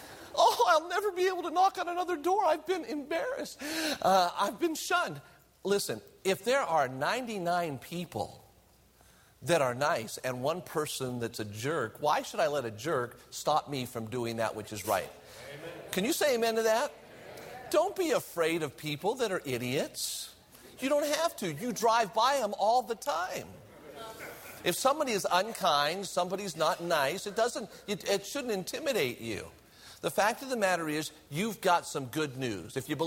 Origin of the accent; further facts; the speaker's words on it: Las Vegas, Nevada, United States; because I grew up in Las Vegas. I went to church all my life